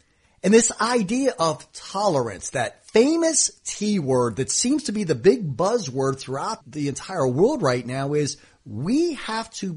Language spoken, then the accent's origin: English; United States; obviously I come from the United States and our mentality there is very different.